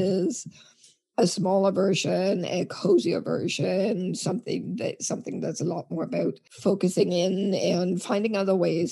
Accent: Denmark; I'm from Denmark. Christmas is the 24th of December in the evening, and then you do specific things, right?

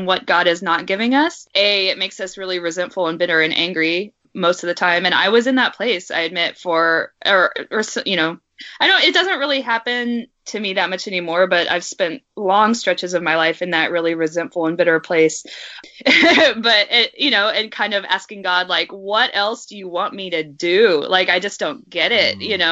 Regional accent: Kentucky, United States; now in Los Angeles, United States; but I'm from Kentucky, and by the age of 25, all of my friends were married almost and had kids.

